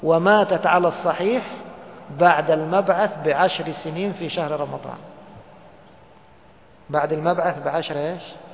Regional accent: Egypt; احنا يقولوا عندنا في مصر يقول لك هذه امرأة بتدوب رجال

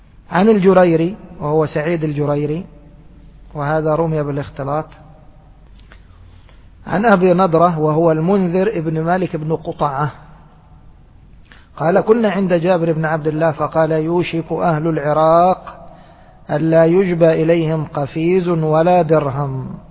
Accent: Egypt; احنا نقول عندنا في مصر بلاش بالكبشة

